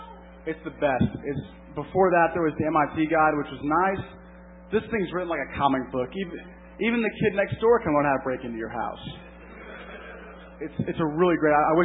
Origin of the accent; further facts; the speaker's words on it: Newport News, Virginia, United States; I tried to start one in my hometown of Newport News, Virginia.